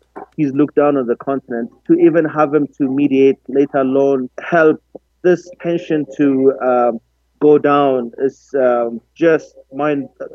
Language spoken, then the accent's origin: English; Canada; I grew up in Canada.